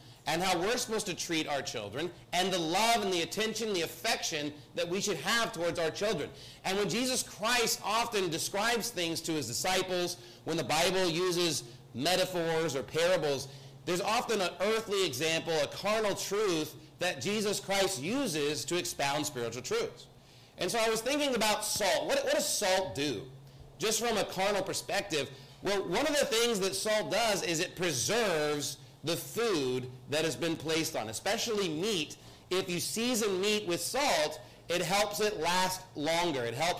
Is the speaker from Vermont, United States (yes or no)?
no; Texas, United States; This is why I'm from Texas, and we love brisket, okay?